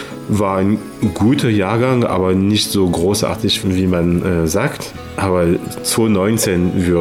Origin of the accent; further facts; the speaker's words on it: Paris, Île-de-France, France; German is a second language; now in Dresden, Germany; ich bin Franzose. Also eher Pariser, aber ich wohne in Dresden und im Radebeul seit jetzt 21 Jahren und ich bin tatsächlich sächsischer Winzer.